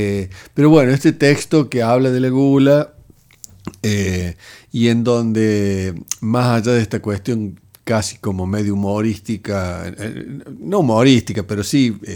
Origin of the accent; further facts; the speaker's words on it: Jesús María, Córdoba, Argentina; Yo soy de Jesús María.